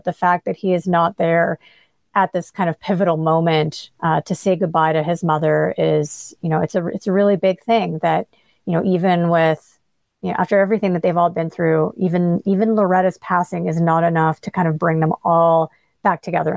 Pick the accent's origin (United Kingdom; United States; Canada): Canada; as a Canadian